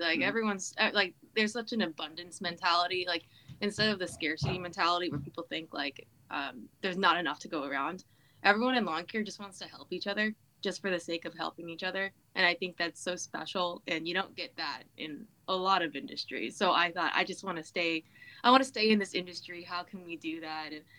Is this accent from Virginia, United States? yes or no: yes; Virginia, United States; So I'm from Virginia. I was raised in Central Virginia. And I lived all over the state.